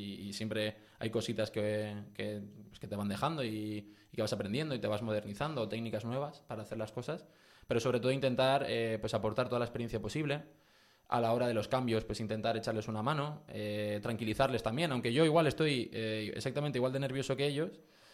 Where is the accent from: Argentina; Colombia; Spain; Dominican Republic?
Spain; Fuerteventura, Canary Islands; fui al San José de Calasanz al colegio, al Santo Tomás de Aquino al instituto, y vivo aquí, mi familia vive aquí. Entonces, yo soy de Fuerteventura, aunque a algunos les pese